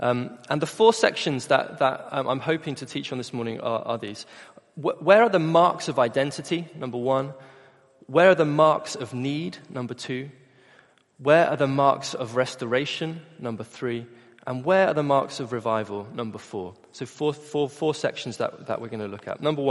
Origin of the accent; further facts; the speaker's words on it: Bristol, South West England, United Kingdom; Because for me, I grew up in Bristol. I'm a Bristolian by birth.